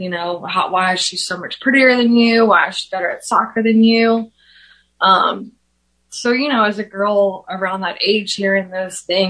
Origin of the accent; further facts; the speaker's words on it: Mandeville, Louisiana, United States; I grew up in Louisiana, a small town right outside of New Orleans, Mandeville, Louisiana.